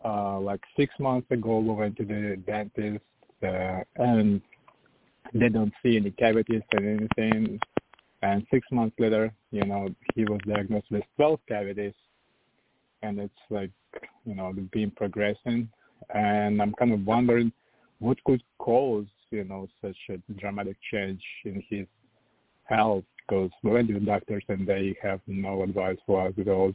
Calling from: Virginia Beach, Virginia, United States; Good evening, everyone. … from Virginia Beach.

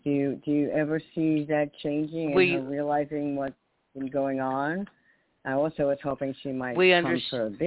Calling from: New York, United States; in New York.

